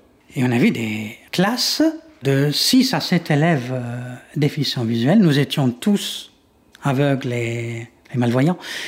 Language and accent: French; Ghardaïa, Ghardaïa Province, Algeria; Mon enfance à Gardaïa se partageait entre l'écoute de la radio jusqu'à pratiquement la scolarisation et l'exploration de l'espace qui m'entourait. J'étais dans une famille francophone. Mes parents ont fait l'école coloniale.